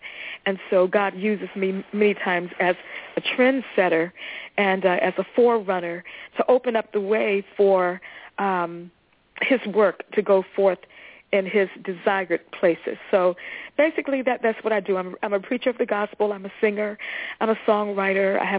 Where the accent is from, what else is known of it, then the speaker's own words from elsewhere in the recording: East Coast, United States; moved away; Because I'm from the East Coast, and when I moved here, something happened.